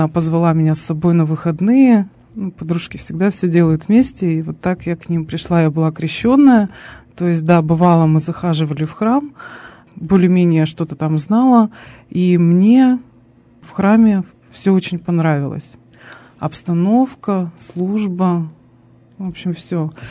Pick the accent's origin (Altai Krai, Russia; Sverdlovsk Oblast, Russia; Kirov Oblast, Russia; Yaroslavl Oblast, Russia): Sverdlovsk Oblast, Russia; Karpinsk; уехала в Екатеринбург, поступила в университет, на модельера-дизайнера, вот, а потом уехала в Карпинск, обратно в родной город.